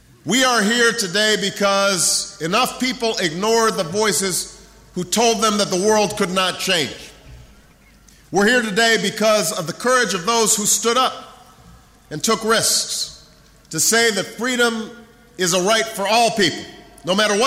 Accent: Chicago, Illinois, United States; the good humor of the Czech people in my hometown of Chicago

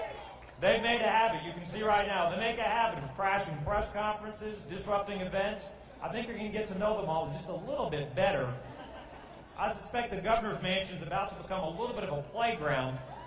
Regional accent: Baton Rouge, Louisiana, United States; Look, I was born and raised right here in Baton Rouge.

